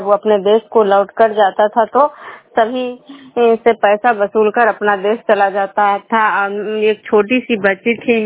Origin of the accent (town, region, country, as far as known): Bihar, India